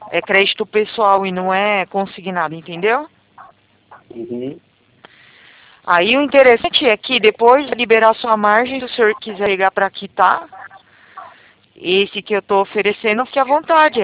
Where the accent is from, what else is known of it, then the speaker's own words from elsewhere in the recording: São Paulo, Brazil; sou de São Paulo.